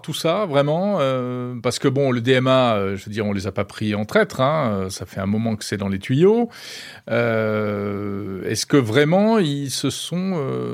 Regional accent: France; Bah, nous, on est français, on est très critiques.

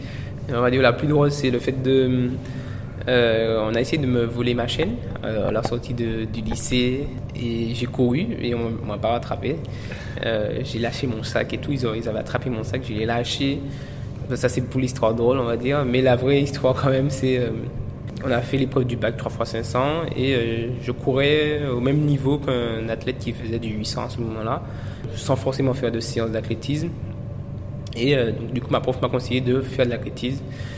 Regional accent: Martinique; now in France; Principalement pour les études, parce que comme quand je suis parti de Martinique, j'avais fait cette année-là, j'ai fait 5e au championnat de France espoir.

